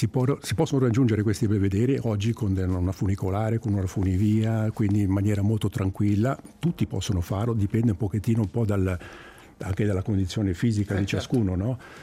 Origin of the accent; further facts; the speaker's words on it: Brè, Ticino, Switzerland; io ho passato la gioventù, l'infanzia a Bre, quindi conosco bene il Bre.